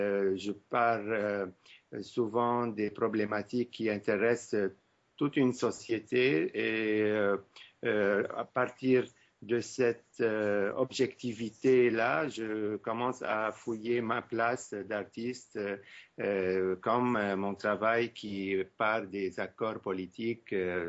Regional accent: Lebanon; je suis Libanais.

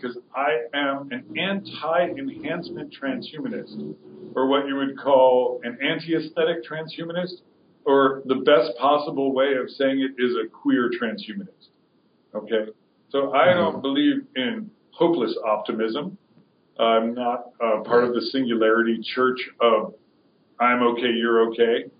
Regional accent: Woodstock, New York, United States; I grew up in Woodstock, New York, and this is sort of like the center of hippie culture.

